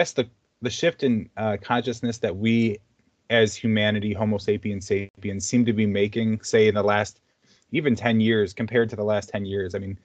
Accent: Detroit, Michigan, United States; I grew up in Detroit, you know, so you kind of had to like be able to feed off people's energies

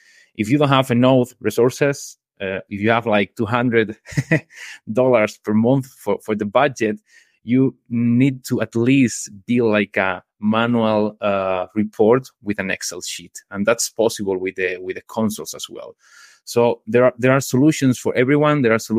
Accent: Malaga, Andalusia, Spain; now in Madrid, Spain; I am from Spain, from the south, a city called Malaga, but yeah. Currently I'm living in Madrid.

